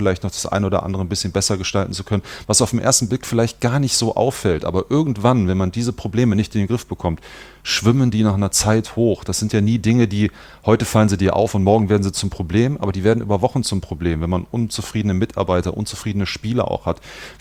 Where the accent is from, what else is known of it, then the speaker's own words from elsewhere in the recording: Cologne, North Rhine-Westphalia, Germany; Ich hatte das Glück, ich bin hier groß geworden. Ich bin in Köln geboren, meine Eltern leben heute noch in Pulheim. Da ist mein Elternhaus, ich bin da zur Schule gegangen